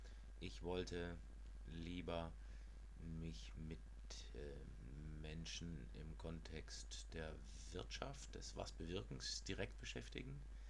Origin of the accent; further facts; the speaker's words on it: Southern Germany, Germany; moved away as an adult; now in Hamburg, Germany; Ich stamme aus Süddeutschland, lebe seit fast 20 Jahren in Hamburg, bin jetzt 44 Jahre alt